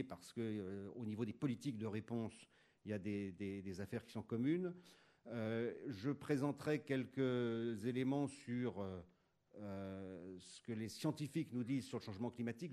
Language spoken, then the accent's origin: French; Paris, Île-de-France, France; Je suis parisien, alors je suis très heureux d'être là parmi vous.